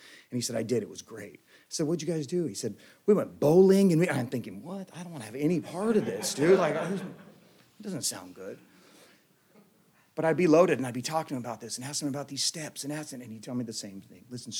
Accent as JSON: {"language": "English", "town": "San Diego", "region": "California", "country": "United States", "tie": "born or raised there", "said": "he was from San Diego, and I grew up in San Diego"}